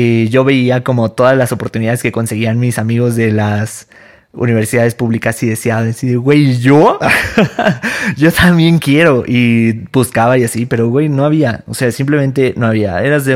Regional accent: Tulancingo, Hidalgo, Mexico; also born or lived in Puebla; Yo soy foráneo, estudié en Puebla, pero realmente soy de Tulancingo Hidalgo, que es un pueblo muy chiquito, bueno, una ciudad muy chiquita, donde todo el mundo se conoce, o bueno, por lo menos todo el mundo nos conocíamos.

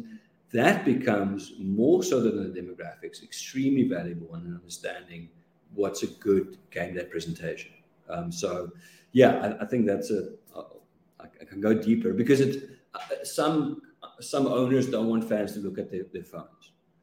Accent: South Africa; because I grew up in South Africa and I know how that story starts and how it ends.

